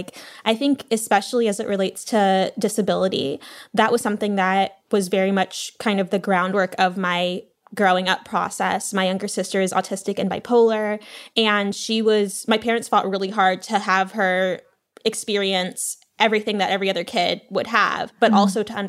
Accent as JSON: {"language": "English", "town": "Pasadena", "region": "California", "country": "United States", "tie": "born or raised there", "also_born_or_lived": "Los Angeles", "said": "I'm also from the Rose City. I'm from Pasadena. Yes. And so it's been like so cool because you're also from Pasadena. I mean, I was born in Cedar Sinai in LA, yeah. but then I grew up in Pasadena."}